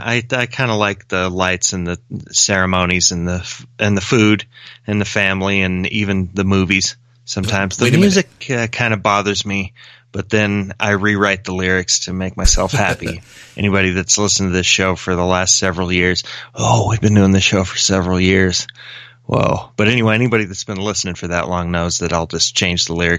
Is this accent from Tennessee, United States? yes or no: yes; Sevierville, Tennessee, United States; I grew up in Sevierville, as everyone knows, and down on Payne Street. And that was mostly a bunch of either white Christian people or white pagans, I guess. Heathens.